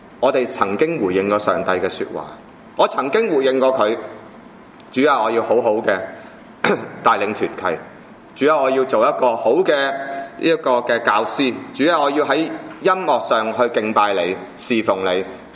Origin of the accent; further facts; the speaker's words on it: China; 即系新年农历，我哋中国人嘅新年前嘅岁晚